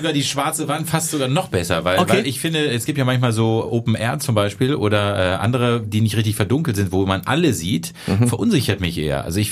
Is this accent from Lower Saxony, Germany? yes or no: yes; Lower Saxony, Germany; diese Südniedersachsen, weil die sind mir sehr vertraut, weil da komme ich ja her, also aus dem Landkreis Gifhorn